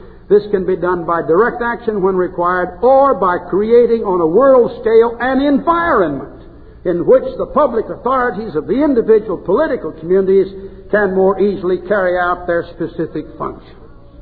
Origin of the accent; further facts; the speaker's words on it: United States; As a Catholic, I'm proud of it. And as an American, I've learned from it.